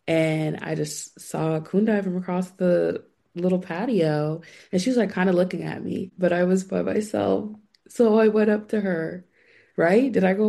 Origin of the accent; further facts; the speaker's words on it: California, United States; I think I said I'm from California.